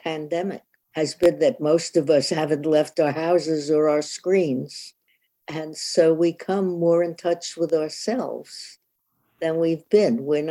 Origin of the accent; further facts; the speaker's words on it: New York, United States; I grew up in New York where everybody had to be fast.